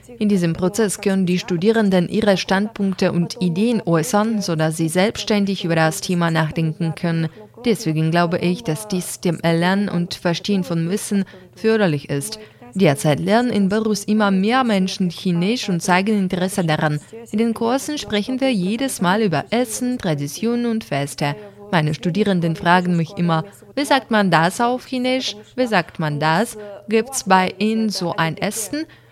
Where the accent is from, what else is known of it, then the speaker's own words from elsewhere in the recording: Weifang, Shandong, China; German is a second language; now in Germany; Ich komme aus der Stadt Weifan in der Provinz Shandong. Unsere Stadt ist als wichtiges Zentrum der Landwirtschaft bekannt.